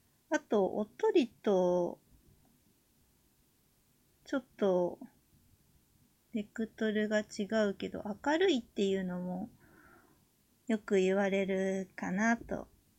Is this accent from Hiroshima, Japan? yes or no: no; Tokyo, Japan; 出身地は東京で、新人声優です。